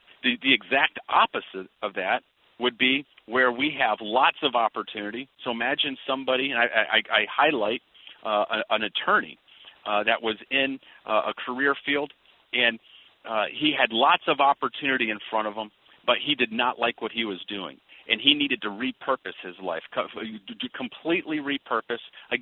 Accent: Flint, Michigan, United States; my hometown of Flint, Michigan, where General Motors was closing down factories and those jobs were being sent overseas.

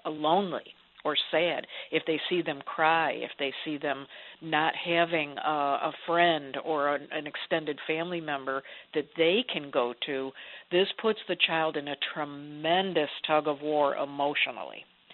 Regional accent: Buffalo, New York, United States; You know, I often tease that I grew up in Western New York

